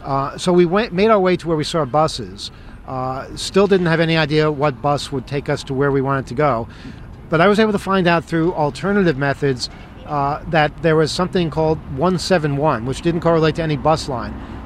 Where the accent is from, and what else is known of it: New York, United States